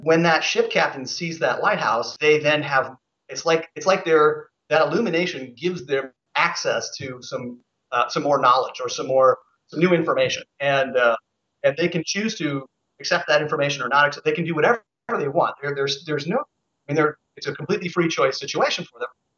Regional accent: Seattle, Washington, United States; I am from the Great Pacific Northwest in the city of Seattle, and that's where I still live. I've traveled around a great deal.

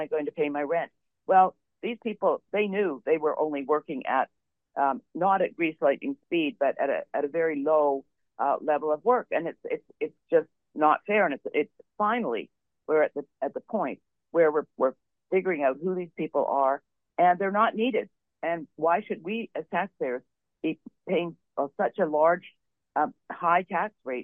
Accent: Canada; I'm from Canada where everyone is on Medicare

